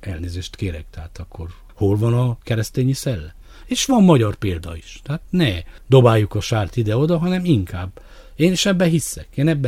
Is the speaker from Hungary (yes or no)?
no; Romania; Na most eljutottunk oda, hogy 90 után azért, mert románi magyar vagyok, egymást kergettük a főtéren.